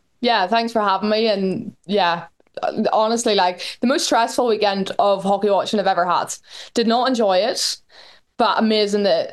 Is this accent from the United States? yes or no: no; Larne, Northern Ireland, United Kingdom; I come from Larne. It's a bit out in the sticks, as most people would probably say.